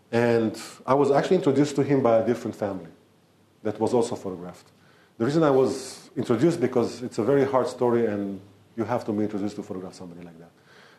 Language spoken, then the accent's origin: English; Israel; I grew up in Israel for 36 years under certain stereotypes.